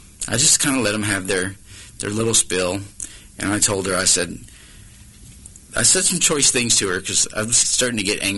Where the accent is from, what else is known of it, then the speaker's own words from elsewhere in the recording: Missouri, United States; born there; I mean, I was born in Jackson County, born in Missouri, so it shouldn't be hard.